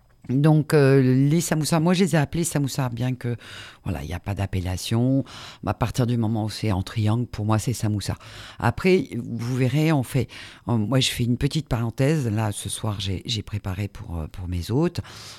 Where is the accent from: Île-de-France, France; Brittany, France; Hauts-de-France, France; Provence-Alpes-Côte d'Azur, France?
Hauts-de-France, France; Je ne suis pas réunionnaise, faut pas l'oublier, je suis du Nord.